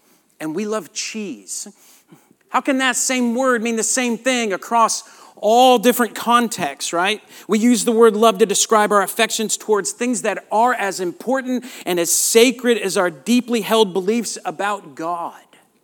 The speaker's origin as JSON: {"language": "English", "region": "Southern United States", "country": "United States", "accent": "Southern", "said": "would start laughing because they said they loved my Southern accent. And that they could not understand me because of my Southern twang."}